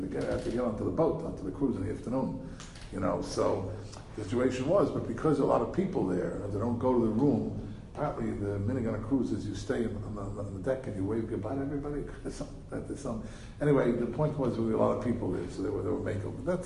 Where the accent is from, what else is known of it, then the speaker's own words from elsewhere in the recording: Teaneck, New Jersey, United States; I guess when I grew up in Teaneck, you know, there was basically not much of a community in Teaneck, so the woman went to Washington Heights, to the mikveh here.